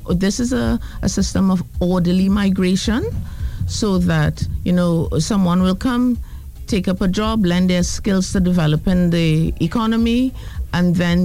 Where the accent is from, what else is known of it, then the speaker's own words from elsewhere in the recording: Trinidad & Tobago; I'm a Trinidadian, but when I go to Jamaica, I feel completely at home.